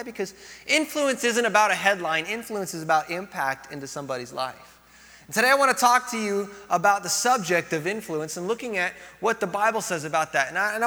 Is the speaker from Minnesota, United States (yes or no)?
no; Yucaipa, California, United States; I grew up in Yucaipa before it was like Yucaipa that you know it, okay? When I grew up in Yucaipa, it was all about chicken ranches and cattle farms